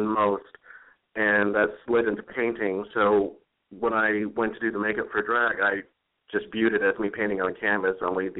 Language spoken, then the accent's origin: English; Massachusetts, United States; Of course, growing up in Massachusetts, I was very close to Salem